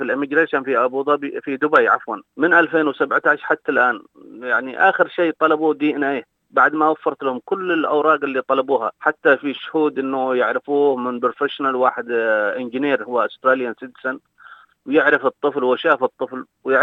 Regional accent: Yemen; moved away; أنا جاي من اليمن العام الماضي وما في الشغل للآن

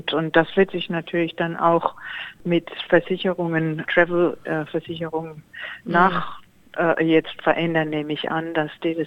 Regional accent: Germany; moved away; wo ich nicht nach Deutschland, wo ich aufgewachsen bin, gehen kann.

